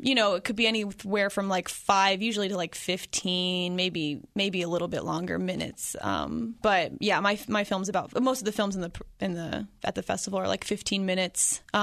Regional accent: Englewood, Ohio, United States; Yeah, I'm from Inglewood. Yeah, so a suburb outside of Dayton. Yeah, that's where I'm from.

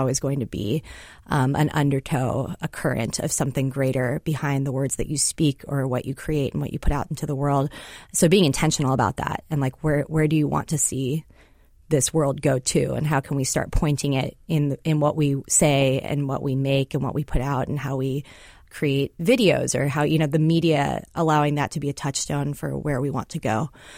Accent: Seattle, Washington, United States; proudly saying that I'm from Seattle and proudly identifying with this place

